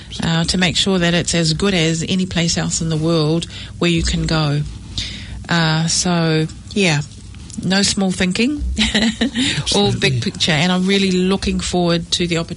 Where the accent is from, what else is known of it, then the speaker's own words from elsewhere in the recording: Aitutaki, Cook Islands; born there; my birthplace where I was born in Aomori, Aitutaki in the Cook Islands.